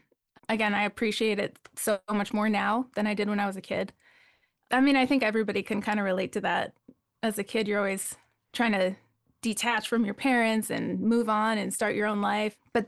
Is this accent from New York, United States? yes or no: no; Wisconsin, United States; moved away; growing up in Wisconsin with that feeling, I felt a little bit trapped there. Like I knew that if I wanted my career to go farther, I really had to leave Wisconsin.